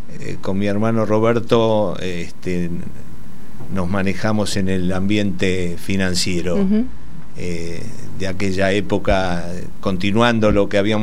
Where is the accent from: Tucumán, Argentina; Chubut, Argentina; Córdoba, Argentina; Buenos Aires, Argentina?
Buenos Aires, Argentina; Villa del Parque; born there; Yo nací en Villa del Parque hace 72 años. Fui al colegio Cardenal Copelo de Villa Devoto.